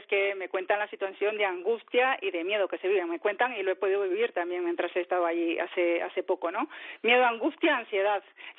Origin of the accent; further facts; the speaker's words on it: Nicaragua; also born or lived in Spain; como española nicaragüense, estoy indignada, consternada ante la poca atención que estamos recibiendo actualmente y la poca cobertura que se está dando por parte de los medios de comunicación a la crisis que está viviendo mi país